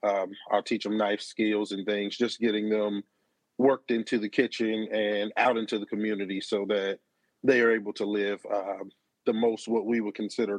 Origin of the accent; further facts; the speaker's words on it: Cincinnati, Ohio, United States; So I am originally from Cincinnati, Ohio.